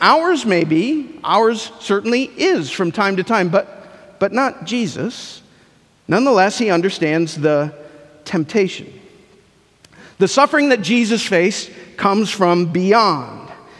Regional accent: Ohio, United States; also born or lived in Mequon, Wisconsin; Summer of my fourth grade year, we moved from Mequon, Wisconsin, right outside of Milwaukee, to the home that I consider home, where we grew up in southern Ohio near Lancaster.

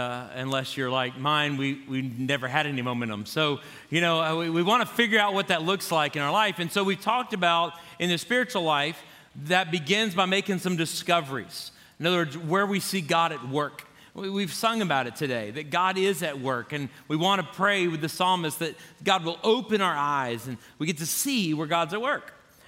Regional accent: Florida, United States; I grew up in Florida, so I love the water. Been around it all my life.

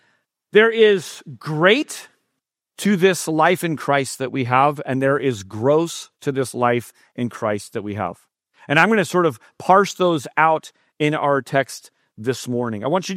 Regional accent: San Jose, California, United States; this just sounds so much like my hometown, San Jose.

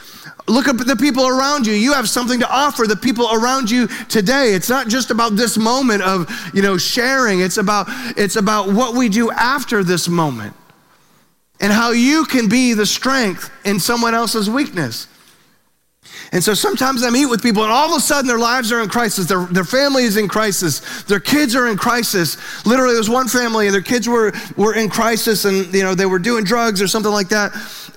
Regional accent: Milford, United States; I grew up in Milford.

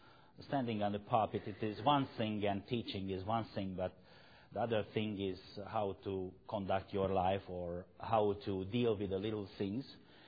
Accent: Hungary; English is a second language; We were obligated to learn Russian, but once the Russian troops were there in Hungary, we didn't like Russian language.

